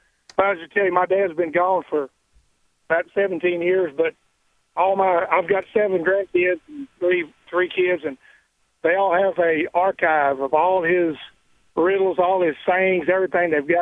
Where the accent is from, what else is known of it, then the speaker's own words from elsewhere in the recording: Texas, United States; My dad taught me this when I was growing up in Texas.